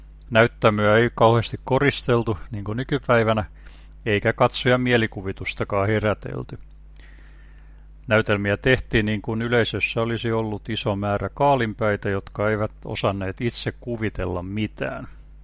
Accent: Ulvila, Satakunta, Finland; Olen Ulvilasta opettaja, kulttuuritoimittaja, kirjalliskriitikko ja tuore tietokirjailija.

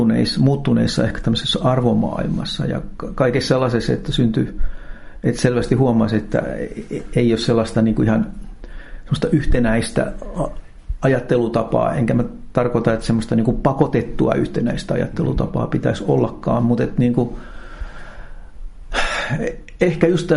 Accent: Forssa, Kanta-Häme, Finland; kun mä olin sieltä Forssasta kotoisin

